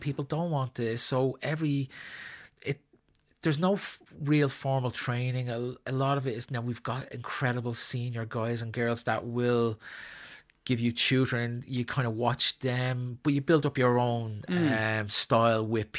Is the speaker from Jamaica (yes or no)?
no; Clondalkin, Leinster, Ireland; I grew up in Clondalkin, went to school in Ballyfermot. I've worked all my life in Talla